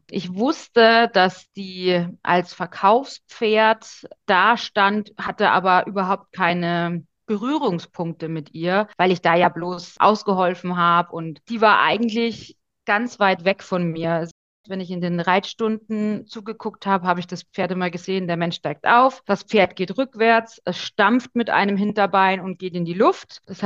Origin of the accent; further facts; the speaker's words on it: Bavaria, Germany; Ich komme aus dem Bayerischen Wald und lebe hier mit meiner Familie, meinem Mann und meiner Mutter auf unserem kleinen eigenen Traum, also unserem eigenen kleinen Hof am Waldrand.